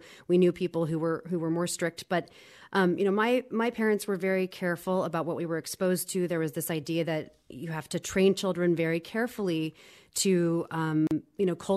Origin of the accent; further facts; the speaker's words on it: Midwest, United States; maybe that's because I'm from the Midwest and I think the South would have been much this way.